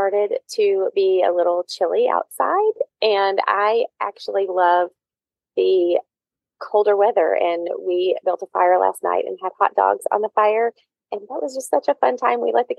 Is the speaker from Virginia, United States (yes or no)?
yes; Virginia, United States; now in Charlotte, United States; I currently live in Charlotte, North Carolina. I grew up in Virginia, and we had snow there, and I don't miss the snow either. I grew up in the mountains, and I do not miss the snow.